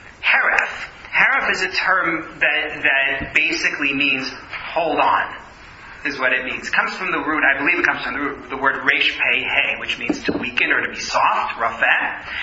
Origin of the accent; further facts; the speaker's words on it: United States; You know, as an American, so I would say, like, you know, Philadelphia or Plymouth Rock or something like that.